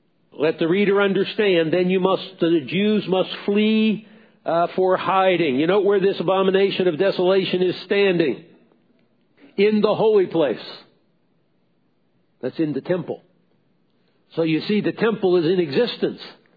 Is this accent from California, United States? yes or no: no; New Jersey, United States; I'm from New Jersey. Great place. Not that big.